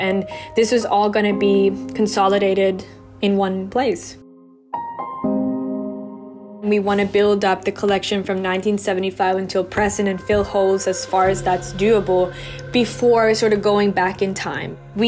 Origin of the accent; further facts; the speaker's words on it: Oslo, Norway; to get it to Oslo, which is, you know, my hometown